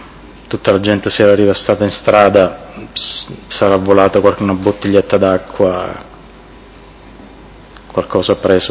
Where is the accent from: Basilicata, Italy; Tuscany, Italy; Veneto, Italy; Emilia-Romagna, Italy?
Basilicata, Italy; Maratea; born there; Sono nato a Maratea il 18 giugno 1979.